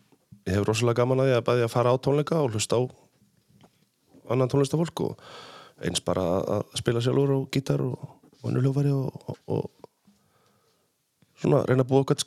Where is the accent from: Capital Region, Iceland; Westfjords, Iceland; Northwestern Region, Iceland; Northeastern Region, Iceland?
Northeastern Region, Iceland; Akureyri; also born or lived in Vestmannaeyjar; Ég ólst upp hérna á Akureyri og hérna í Vestmannum líka.